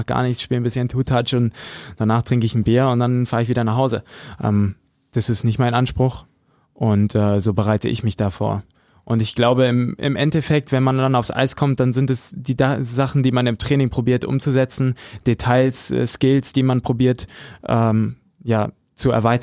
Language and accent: German; Höxter, North Rhine-Westphalia, Germany; Ich komme aus Höxter, aus der Region, habe dann da in Beverung Rollhockey gespielt